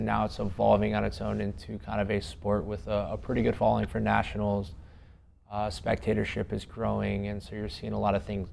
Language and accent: English; Pearland, Texas, United States; So obviously it's home for me. I grew up in Pearland, Texas.